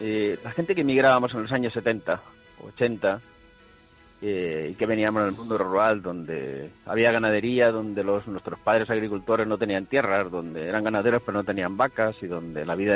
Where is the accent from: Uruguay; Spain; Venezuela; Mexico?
Spain; Puebla de Peraza; moved away; como mi pueblo, te puedo decir, Puebla de Peraza, un pueblo que tiene hoy 20 habitantes